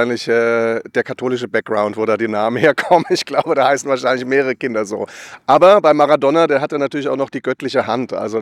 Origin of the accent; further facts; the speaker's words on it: Frankfurt, Hesse, Germany; muss ich wahrscheinlich als Frankfurter so sagen.